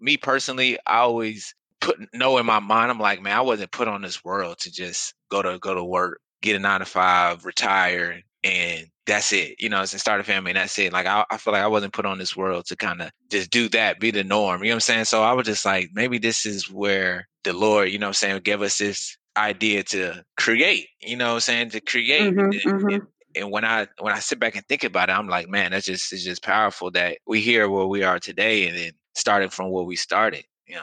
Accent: Queens, New York, United States; also born or lived in Enterprise, Alabama; Oh, I'm from Queens, New York, by the way, of Enterprise, Alabama.

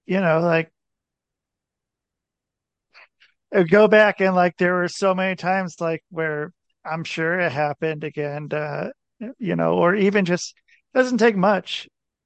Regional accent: Midwest, United States; I'm from the Midwest, though. I was born in the Midwest

